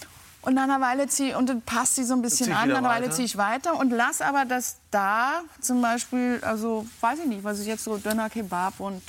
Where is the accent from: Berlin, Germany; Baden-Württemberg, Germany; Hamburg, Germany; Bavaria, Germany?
Berlin, Germany; Also ich bin ja Berlinerin.